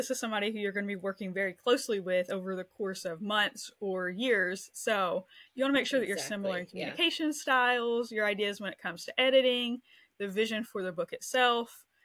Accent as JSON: {"language": "English", "region": "Kentucky", "country": "United States", "tie": "born or raised there", "said": "So she is actually an author who's from Kentucky, my home state."}